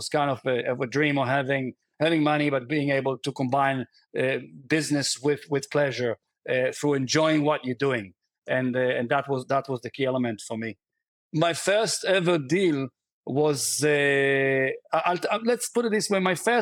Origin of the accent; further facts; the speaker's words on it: Israel; moved away as an adult; now in New Zealand; I was born and raised in Israel, an American citizen as well, but I was actually spending the last 25 years in New Zealand